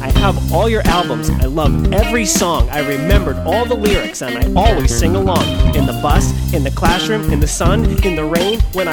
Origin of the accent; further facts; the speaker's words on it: United States; now in Japan; I'm from America, but I've been living in Japan.